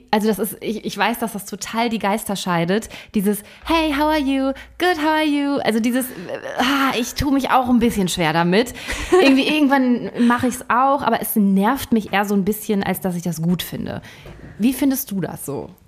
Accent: Germany; ich kann meinen Akzent überhaupt nicht verstecken, du hörst einfach nach einem Satz so, okay, die kommen aus Deutschland

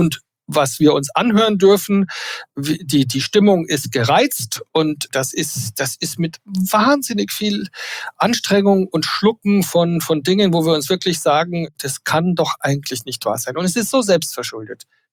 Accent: Bavaria, Germany; Ich bin Bayer.

